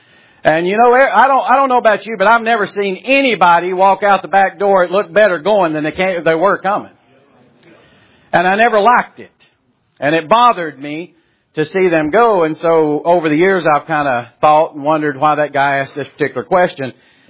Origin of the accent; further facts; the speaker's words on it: North Carolina, United States; See, I'm from North Carolina. I can preach a little bit, too.